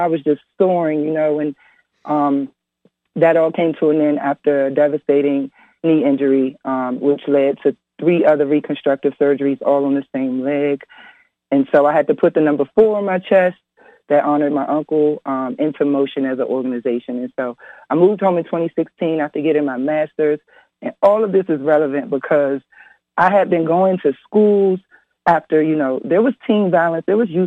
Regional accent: Washington, District of Columbia, United States; we are a nonprofit based in my hometown, Washington, D.C.

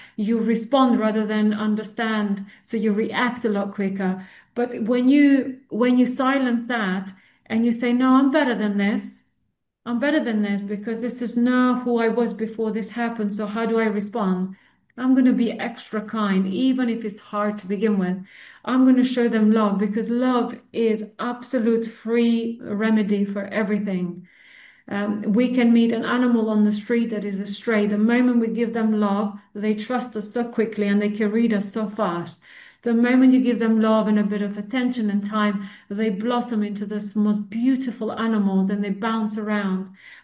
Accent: Serbia; And I'm from Serbia originally, but it was all one country at one time.

